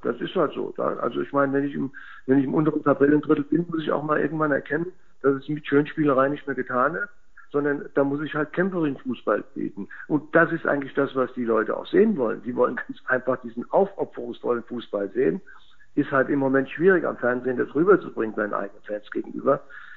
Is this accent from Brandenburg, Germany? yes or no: no; Mainz, Rhineland-Palatinate, Germany; wenn man am Rosenmontagszug als Mainzer einen eigenen Wagen bekommt